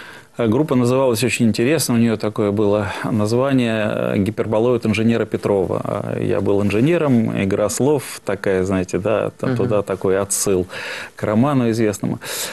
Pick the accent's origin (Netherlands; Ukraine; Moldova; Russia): Russia; Smolensk, Smolensk Oblast; Я родился в Смоленске, в замечательном русском старинном городе, вот, и там окончил школу, и Смоленский филиал Московского энергетического института